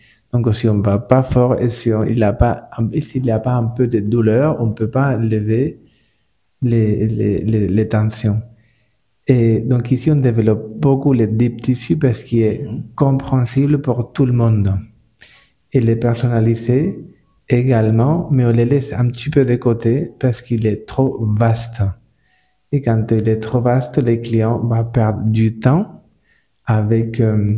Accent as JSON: {"language": "French", "town": "Valencia", "region": "Valencian Community", "country": "Spain", "said": "moi je viens de Valence, où on trouve les meilleures oranges au monde."}